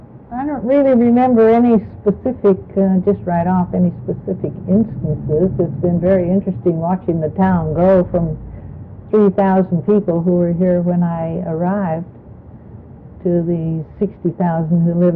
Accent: Seattle, Washington, United States; I was born and raised in Seattle, but those friends have scattered now

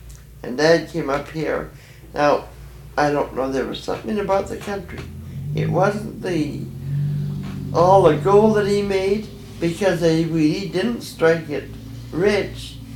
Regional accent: Dawson, Yukon, Canada; born there; I was born in Dawson.

